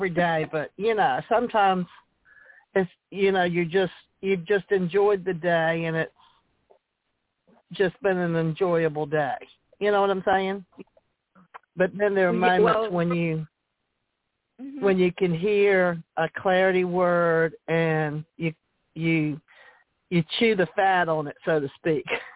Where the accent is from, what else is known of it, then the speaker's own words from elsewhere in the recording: Virginia, United States; I'm from Virginia.